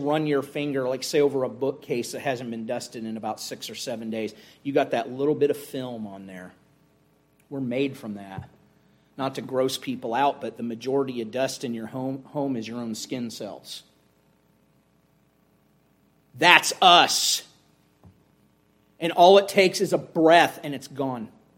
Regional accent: Ohio, United States; and I remember as a boy growing up in Ohio, the old pull yourself up by your own bootstraps mentality.

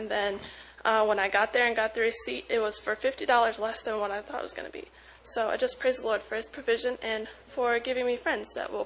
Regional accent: Ohio, United States; I'm a sophomore music major, and I'm from Ohio.

